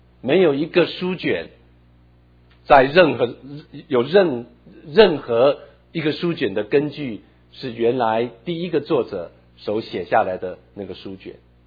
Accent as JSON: {"language": "Chinese", "country": "China", "said": "就像我们中国人有一句话说"}